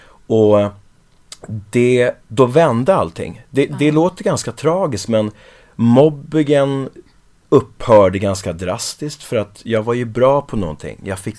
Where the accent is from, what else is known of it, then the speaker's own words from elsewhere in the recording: Öjaby, Kronoberg County, Sweden; Men det var nere vid Helgasjön, heter det, i Öjaby där jag växte upp.